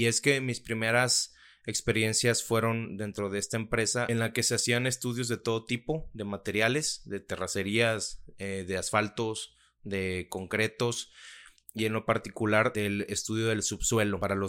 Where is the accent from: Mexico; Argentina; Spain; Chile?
Mexico; soy mexicano y tengo este espacio en el que te transmito mis experiencias